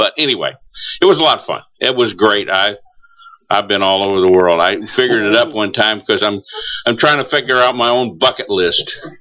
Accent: Indiana, United States; moved away as an adult; also born or lived in Michigan / New York / California; 18 years in Indiana, then Michigan, New York, California.

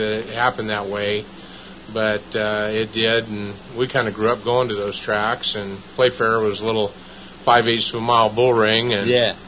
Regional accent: Seattle, Washington, United States; Yeah, I grew up in Seattle, the old Long Acres track.

